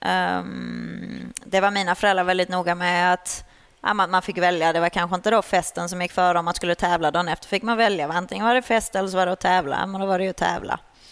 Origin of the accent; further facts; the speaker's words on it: Sweden; moved away as an adult; now in abroad; jag red ju pony junior hemma i Sverige. Sen flyttade jag utomlands när jag var 19.